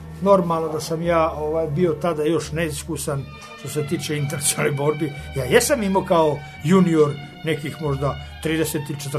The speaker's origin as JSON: {"language": "Serbian", "town": "Subotica", "region": "Vojvodina", "country": "Serbia", "said": "on iz Pule, ja sam iz Subotice. Došli smo zajedno u Beograd"}